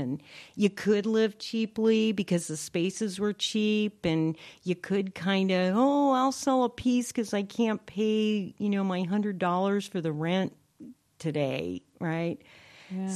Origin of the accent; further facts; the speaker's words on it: Pittsburgh, Pennsylvania, United States; like growing up in Pittsburgh when the, you know, the steel industry was still active or just starting to go out